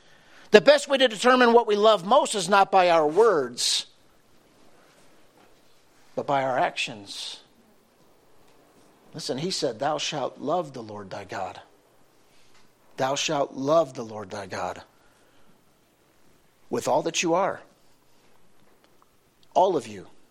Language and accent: English; Valentine, Nebraska, United States; Of course, we're from Valentine, Nebraska.